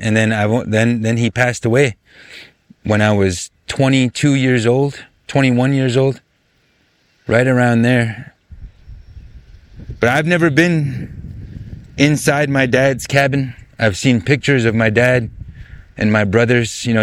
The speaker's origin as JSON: {"language": "English", "country": "United States", "tie": "born or raised there", "said": "People refer to me as … I was raised in Standing Rock by my mother."}